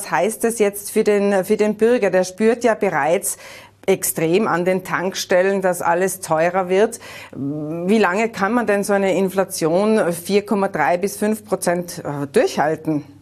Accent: Austria; Bei uns in Österreich ist ja auch der Fachkräftemangel schon seit Langem, schon vor der Pandemie, ein Riesenthema.

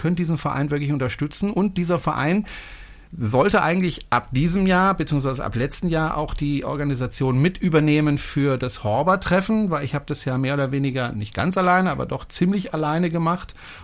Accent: France; das ist ein französischer Name und ich bin Franzose

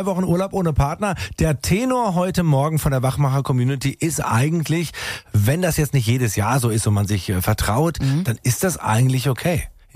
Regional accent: Tübingen, Baden-Württemberg, Germany; Dafür in meiner Heimatstadt Tübingen

